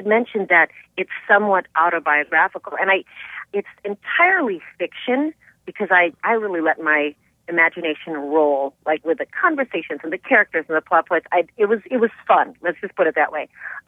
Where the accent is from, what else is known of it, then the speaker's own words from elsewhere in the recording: Wisconsin, United States; I grew up in West Dallas, kind of like Highway 100 and Oklahoma, around there.